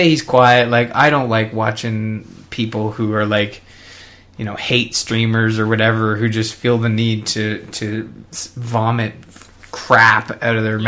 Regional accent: Canada; Like, I assume the worst, and I'm just Canadian.

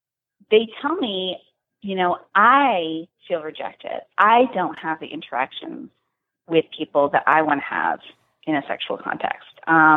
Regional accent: Deep South, United States; I grew up in the Deep South, and I've heard a lot of backlash over here

